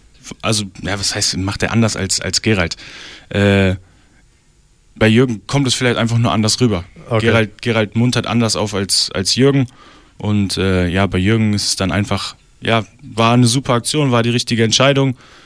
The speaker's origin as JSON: {"language": "German", "town": "Barsinghausen", "region": "Lower Saxony", "country": "Germany", "said": "Ich komme aus Basinghausen und habe da 2006, glaube ich, angefangen, Handball zu spielen."}